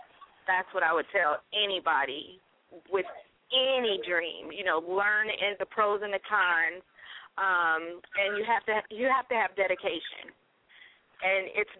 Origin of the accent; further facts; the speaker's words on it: Maywood, Illinois, United States; I'm from Chicago. I'm from Maywood, Illinois.